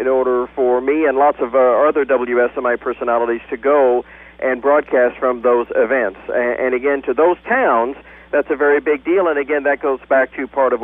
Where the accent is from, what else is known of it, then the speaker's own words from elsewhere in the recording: Shelbyville, Illinois, United States; I worked at what was at that time my hometown radio station of WSHY AM and FM in Shelbyville.